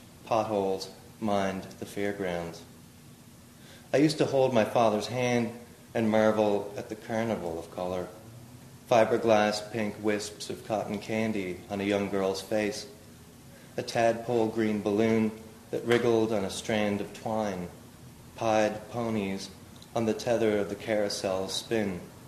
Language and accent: English; St. John's, Newfoundland and Labrador, Canada; my childhood growing up in St. John's